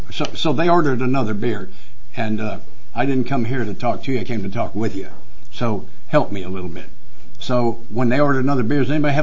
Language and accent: English; Nashville, Tennessee, United States; I'm from Nashville, Tennessee, by the way.